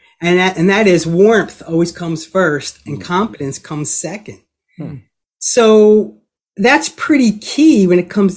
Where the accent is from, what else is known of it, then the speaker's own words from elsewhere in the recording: Philadelphia, Pennsylvania, United States; Well, I'm born and raised in Philly. Actually, I grew up about 2 miles from U Sciences campus, so I haven't gone very far.